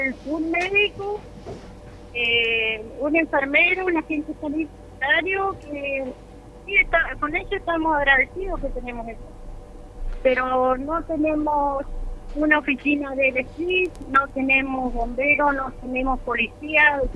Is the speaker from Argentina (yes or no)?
yes; Mallín Ahogado, Río Negro, Argentina; Nosotros somos del Manso Inferior.